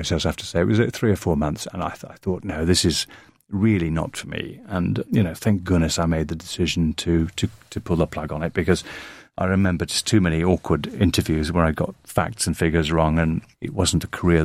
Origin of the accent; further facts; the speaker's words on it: Belfast, Northern Ireland, United Kingdom; I grew up in Northern Ireland. I went to school in Belfast, and this was the height of the Troubles.